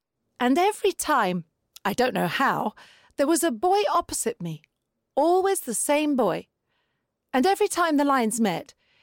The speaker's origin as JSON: {"language": "English", "region": "England", "country": "United Kingdom", "tie": "born or raised there", "lives_now": "Italy", "said": "I was born in England. My father's job meant that we changed town every 2 or 3 years, so we lived in many different places."}